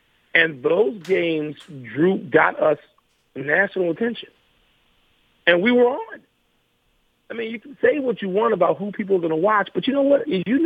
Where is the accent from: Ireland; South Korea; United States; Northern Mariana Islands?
United States; Chicago, Illinois; So Chicago, I went to an Irish Catholic high school.